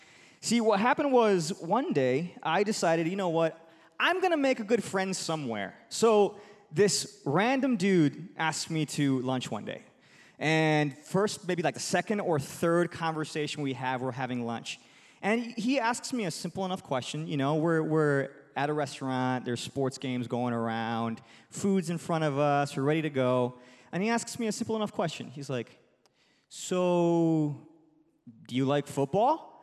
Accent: Chicago, Illinois, United States; born there; See, I was born in Chicago. I was born to two Mexican immigrants, which is actually where the story starts. My parents are both from Mexico. My mom from Zacatecas. My dad from Mexico City.

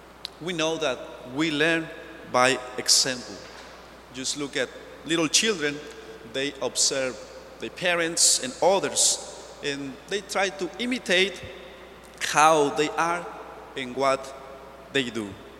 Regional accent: Michoacán, Mexico; now in New Orleans, United States; In my personal experience, I moved from Mexico. I am from a very small village in Michoacán, Mexico.

